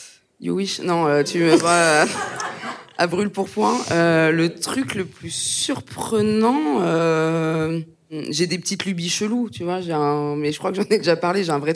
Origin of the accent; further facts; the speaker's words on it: Grand Est, France; j'ai fait de l'athlétisme quand j'étais au collège, dans l'Aube, là où j'ai grandi